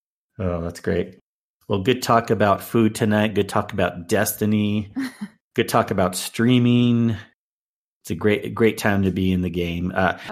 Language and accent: English; California, United States; Yeah, I grew up in California. I know what that is.